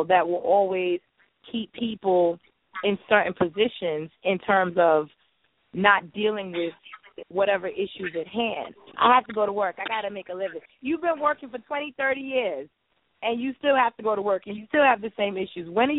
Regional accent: Jamaica; I'm also Jamaican.

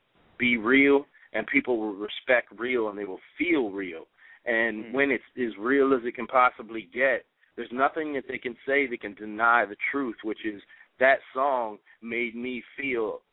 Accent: Virginia, United States; now in Florida, United States; I live in Florida now, but I'm from Virginia. So, you know, I may pronunciate different

